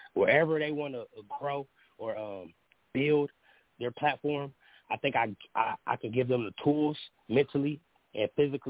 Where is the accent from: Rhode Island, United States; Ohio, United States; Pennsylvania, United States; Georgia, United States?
Ohio, United States; Columbus; now in Bay Area, United States; I'm from the Bay Area, you feel me? I grew up in Columbus, Ohio. I'm residing out of the Bay Area with my music, and I'm 27.